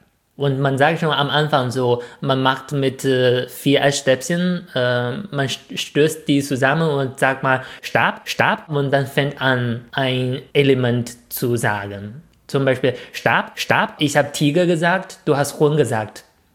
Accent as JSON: {"language": "German", "country": "China", "said": "was ich als Chinese ein bisschen häufiger von Deutschen so gefragt höre."}